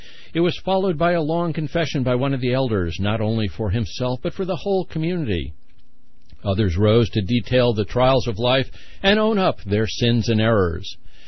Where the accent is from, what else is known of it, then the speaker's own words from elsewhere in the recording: Massachusetts, United States; I was brought up in Massachusetts.